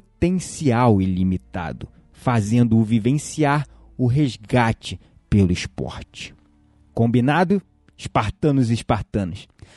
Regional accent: Rio de Janeiro, Brazil; Assim, como qualquer carioca nascido e criado numa cidade perigosa

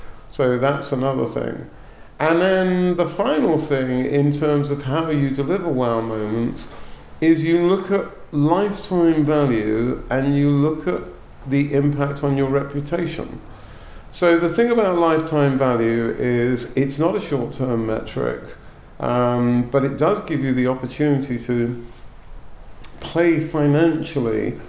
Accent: United Kingdom; The first is, being British, I'll apologise to that in advance.

